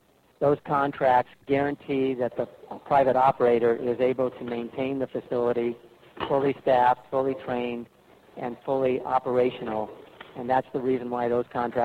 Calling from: California, United States; I'm calling in from California, so I'm not really in front of a mic.

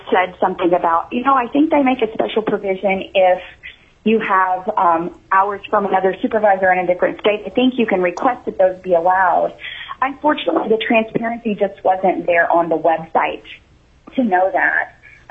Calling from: Anchorage, Alaska, United States; I am calling to from Anchorage, Alaska, as a military spouse.

